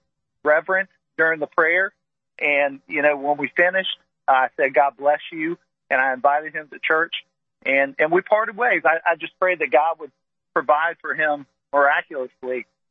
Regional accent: Raleigh, North Carolina, United States; I've been in Charlotte a lot. My wife's from Charlotte. We're from Raleigh.

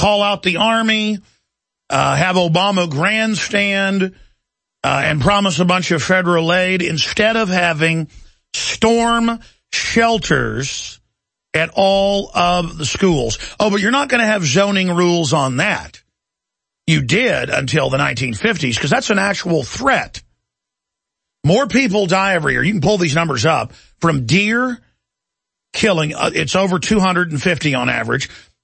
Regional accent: Dallas, Texas, United States; I mean, I grew up in Dallas, where almost every year people were killed by tornadoes.

